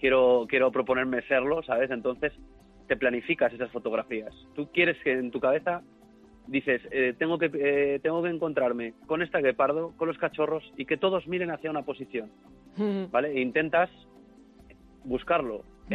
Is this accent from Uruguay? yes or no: no; León, Castile and León, Spain; Aparte, soy leonés muy cazurro.